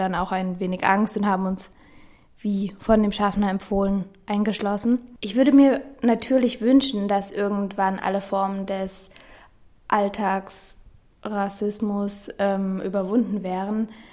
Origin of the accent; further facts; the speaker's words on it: Germany; ich komme zwar aus Deutschland, aber sehe nicht unbedingt deutsch aus, das höre ich sehr oft, eher so ein bisschen in die südlichere Richtung.